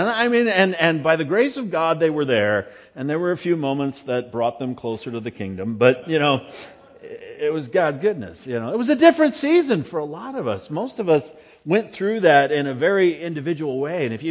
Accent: United States; for us, at least, growing up in the States, getting your driver's license is like that first, well, one of the huge, you know, marks of independence

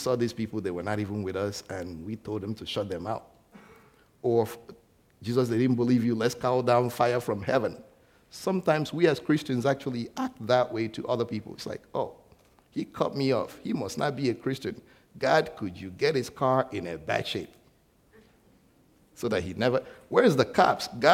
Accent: Nigeria; I'm from Nigeria

